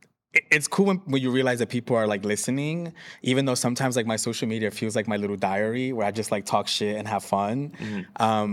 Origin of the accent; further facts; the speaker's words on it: Brooklyn, New York, United States; now in Jersey City, United States; I'm born and raised in Bushwick, Brooklyn. But I've lived here for 12 years.